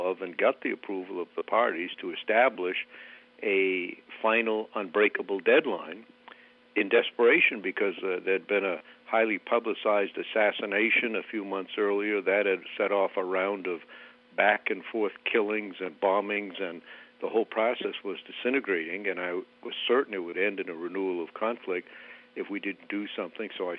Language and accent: English; United States; I'm an American, proud of it, always will be